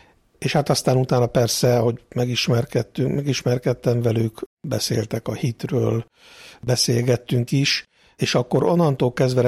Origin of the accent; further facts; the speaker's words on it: Budapest, Hungary; Polgári budai családban születtem és nevelkedtem.